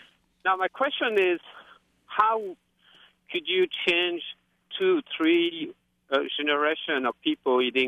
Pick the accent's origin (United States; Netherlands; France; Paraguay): France; moved away; I grew up in France where we didn't have choice.